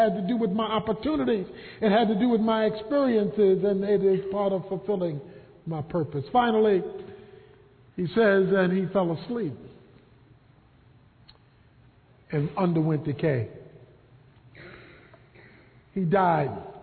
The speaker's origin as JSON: {"language": "English", "town": "Baltimore", "region": "Maryland", "country": "United States", "tie": "born or raised there", "said": "My favorite game growing up in Baltimore, Maryland was Monopoly. I love Monopoly because it was the only time in the hood I got to own property."}